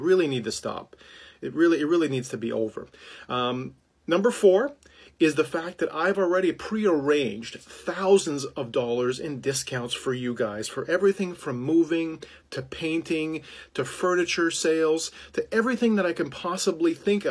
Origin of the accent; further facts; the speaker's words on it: Toronto, Ontario, Canada; I grew up in Toronto in the 90s, and you know, hung out downtown